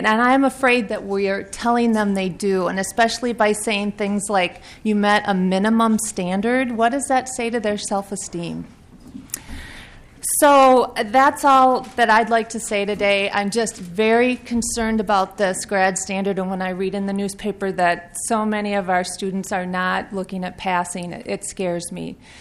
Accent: Plymouth, Minnesota, United States; Community. I'm from Plymouth, Minnesota.

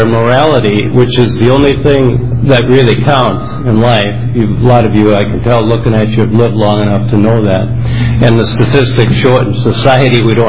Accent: East Bethel, Minnesota, United States; from East Bethel

